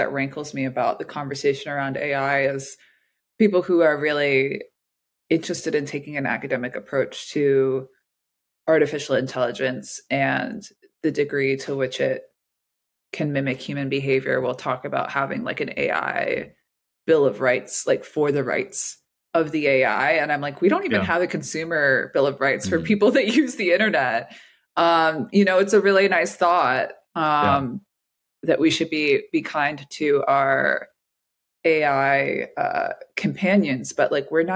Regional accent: Massachusetts, United States; but as we know, I'm from Massachusetts, so I had to go with my roots there.

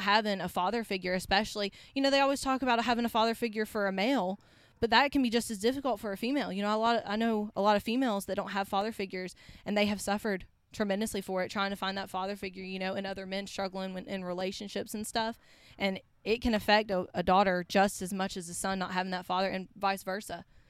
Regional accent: Chipley, Florida, United States; also born or lived in Brevard, United States; I feel like down in Florida, when we grew up in Chipley, Florida, everyone was very involved with their children.

